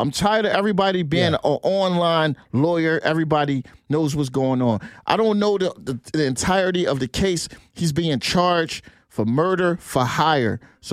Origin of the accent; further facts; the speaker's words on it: Philadelphia, Pennsylvania, United States; Vow the voice of myself. I'm from Philly. We better than Brooklyn, though.